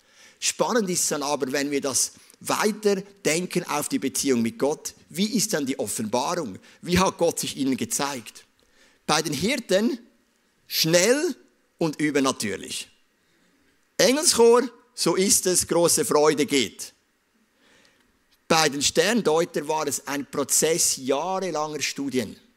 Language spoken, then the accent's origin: German; Zug, Switzerland; Ich bin ja in Zug groß geworden